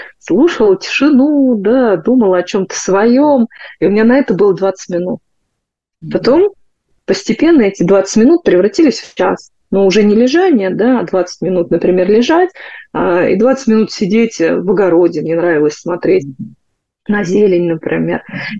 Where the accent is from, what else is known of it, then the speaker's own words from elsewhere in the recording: Kostroma, Kostroma Oblast, Russia; поскольку я из Костромы, Костромская область, у нас Голубинка